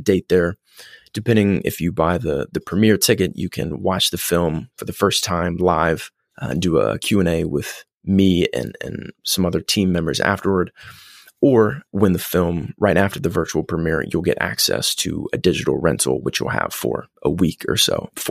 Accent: Columbus, Indiana, United States; I grew up in Columbus, Indiana, and we had an independent bookshop on our Main Street equivalent.

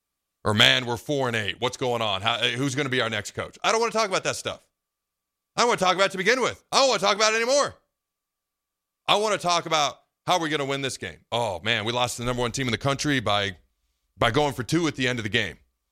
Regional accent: West Coast, United States; Do I have family throughout the state that I did not know growing up because I grew up on the West Coast?

